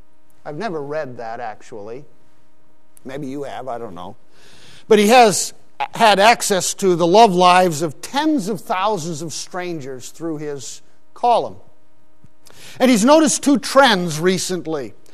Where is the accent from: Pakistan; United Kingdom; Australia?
Pakistan; now in United States; I grew up in Pakistan, and in terms of my parents, the intention was to spend the rest of our lives there. But my mom got very, very ill, almost died, and we had to return to America